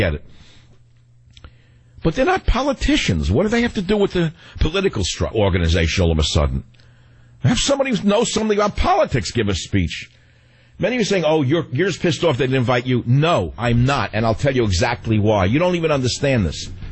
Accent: New York City, New York, United States; Growing up in New York City, I liked the odd. I used to travel out to Coney Island on the subway

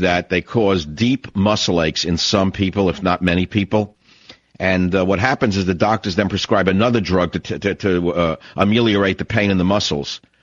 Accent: United States; Well, I'm not a great American. I am an American with very strong opinions

